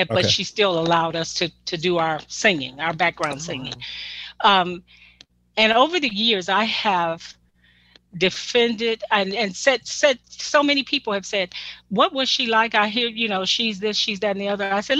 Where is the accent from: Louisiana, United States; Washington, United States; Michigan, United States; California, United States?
Michigan, United States; Detroit; I mean, you know, we're from Detroit.